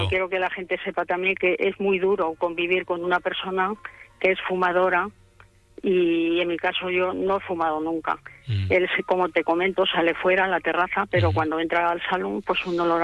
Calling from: Madrid, Community of Madrid, Spain; de Madrid.

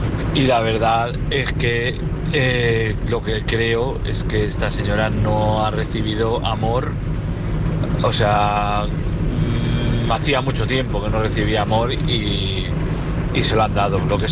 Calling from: Valladolid, Castile and León, Spain; de Valladolid.

